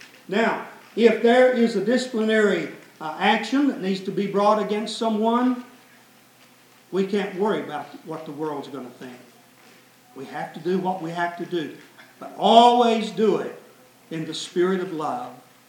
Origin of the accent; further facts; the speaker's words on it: the South, United States; but where I grew up in the South